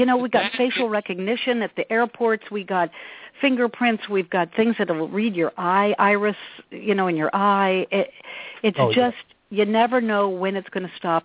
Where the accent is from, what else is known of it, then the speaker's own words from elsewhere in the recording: Albuquerque, New Mexico, United States; also born or lived in California; I'm from Albuquerque, New Mexico, originally. So I know Mexico, the border area.